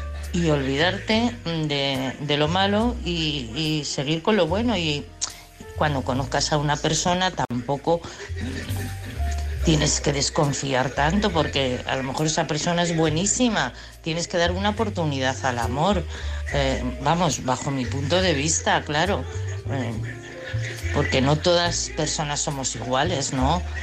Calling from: Madrid, Community of Madrid, Spain; de Madrid.

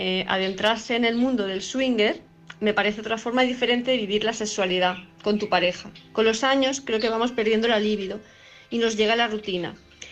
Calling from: Palma de Mallorca, Balearic Islands, Spain; de Palma de Mallorca.

